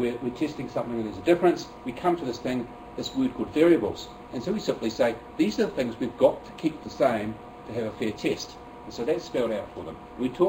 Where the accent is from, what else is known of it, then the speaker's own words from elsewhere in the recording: New Zealand; I'm not from here, I'm actually from New Zealand